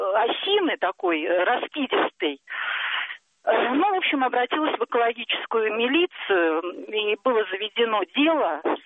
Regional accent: Moscow, Russia; Я из Москвы.

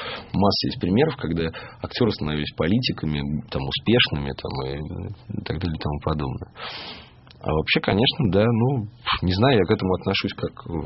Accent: Ukraine; born there; Я родился на Украине, у меня очень много друзей на Украине.

